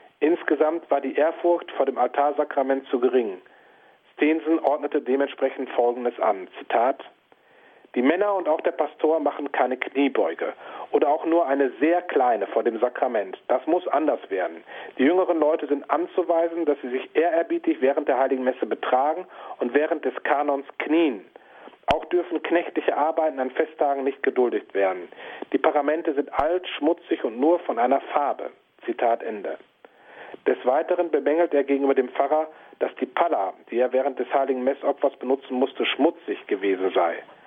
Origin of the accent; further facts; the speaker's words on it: Ahaus, North Rhine-Westphalia, Germany; das Ratsprotokoll meiner Heimatstadt Ahaus im westlichen Münsterland